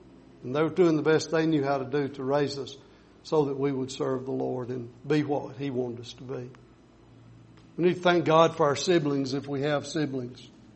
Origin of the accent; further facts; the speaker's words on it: Alabama, United States; born there; I'm thankful that I was born in Limestone County in Alabama.